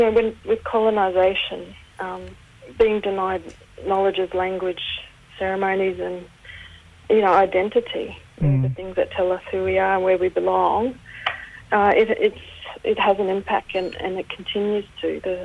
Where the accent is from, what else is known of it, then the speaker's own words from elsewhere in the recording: Cairns, Queensland, Australia; born there; also born or lived in Torres Strait / Darwin; I was born in Cairns and big family there and Torres Strait and Darwin mainly.